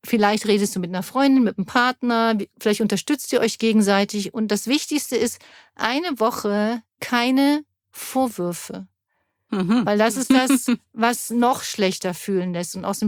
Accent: Germany; Ich bin ja Deutsche und die kennt sich halt nicht so aus, was so üblich ist.

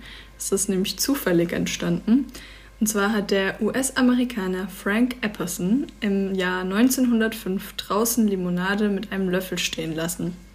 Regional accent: Mannheim, Baden-Württemberg, Germany; also als Mannheimer muss man

